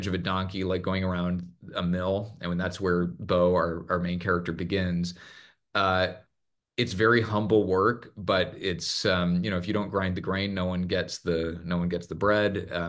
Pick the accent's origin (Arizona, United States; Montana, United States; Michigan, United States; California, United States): Arizona, United States; Tucson; one little girl from just north of Tucson, my hometown, sent me a little I don't know what it is.